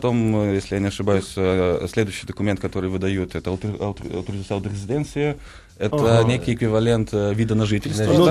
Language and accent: Russian; Portugal; also born or lived in Soviet Union; я гражданин Португалии, но я сын иммигрантов, да, то есть я родился в Советском Союзе